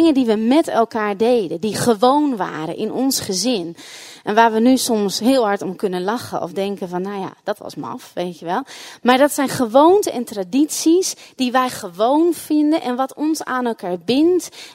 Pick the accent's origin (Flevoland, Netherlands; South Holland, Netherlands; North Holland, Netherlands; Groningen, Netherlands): Groningen, Netherlands; Ten Post; dat wij dan op kerstnachtdienst naar de sporthal gingen in Ten Post, waar ik vandaan kom.